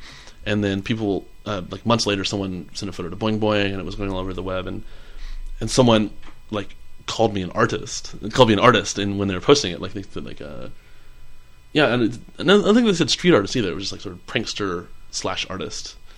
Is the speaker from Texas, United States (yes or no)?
yes; Houston, Texas, United States; now in New York City, United States; So I grew up in Houston area and went to school in Los Angeles